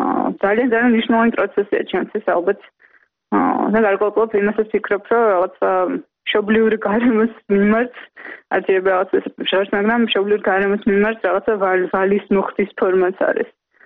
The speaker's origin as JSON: {"language": "Georgian", "region": "Tbilisi", "country": "Georgia", "tie": "born or raised there", "said": "ავიბადე თბილისში, გავიზარდე თბილისში და ჩემი ცხოვრების უდიდესი ნაწილი ჭიდროდ არის დაკავშირებული ამ ქალაქთან"}